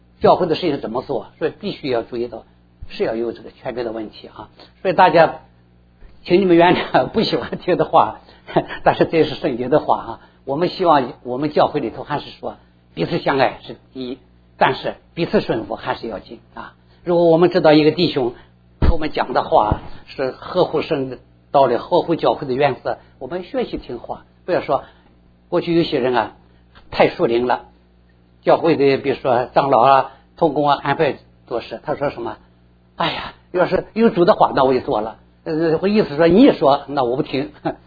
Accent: China; 我们中国人说，兄友弟恭啊，是不是？

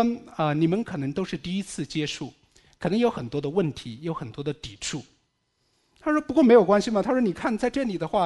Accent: China; moved away; 我来自中国大陆

